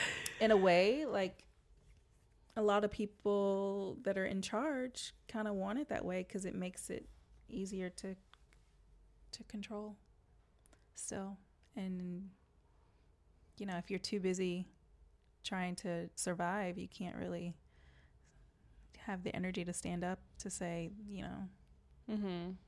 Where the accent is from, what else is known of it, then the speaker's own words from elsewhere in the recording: Los Angeles, California, United States; In regards to moving here, I came from Los Angeles, and Los Angeles is one of the most expensive cities in the States